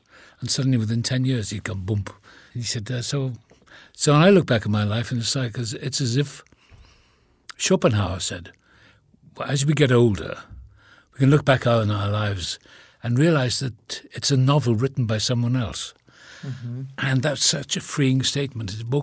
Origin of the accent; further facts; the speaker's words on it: Wales, United Kingdom; accent: Welsh; Oh, yes, I am Welsh. I've just been back to Wales.